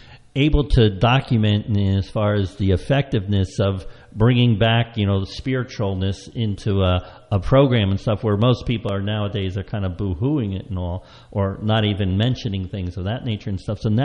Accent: New Jersey, United States; It used to be, I grew up in Huntington County, so it used to be a very active farm and stuff from what I remember

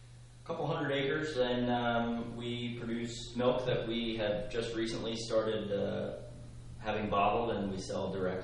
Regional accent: Asbury, New Jersey, United States; I grew up in Asbury, New Jersey, which is, north of here a little ways.

